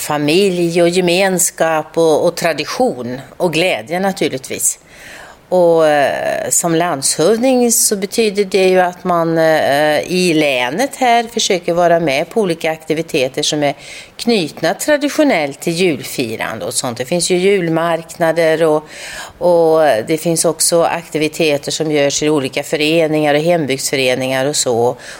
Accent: Västra Götaland County, Sweden; now in Värmland, Sweden; Grynkorv är ju den korven som fanns på julbordet i Skaraborg, där jag kommer ifrån.

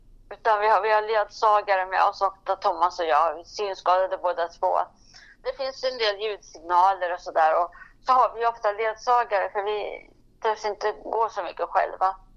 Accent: Härnösand, Västernorrland County, Sweden; also born or lived in Sundsvall; now in Norrköping, Sweden; jag kommer egentligen från Norrland, från Härnösand i alla fall. Men du vet, jag har bott här sedan 1980 i Norrköping.

